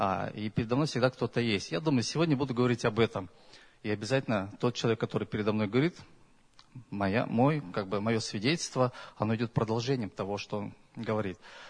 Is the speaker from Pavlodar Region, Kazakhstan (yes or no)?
no; Almaty, Kazakhstan; Я приехал из Казахстана, город Алма-Ата.